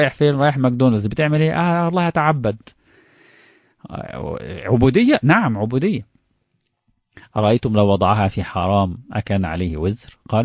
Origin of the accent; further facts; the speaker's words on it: Egypt; هديك مثال معاصر عندنا في مصر دلوقتي بعد قانون الإزالة.